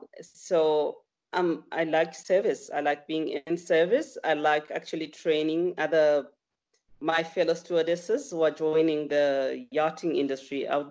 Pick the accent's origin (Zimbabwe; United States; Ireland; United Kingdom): Zimbabwe; moved away as an adult; also born or lived in Cape Town; I'm from Zimbabwe. I'm Zimbabwean. I was born in Zimbabwe, and I attended my education in Zimbabwe. But because I really wanted to work at sea, I had to move to South Africa in Cape Town, where I stayed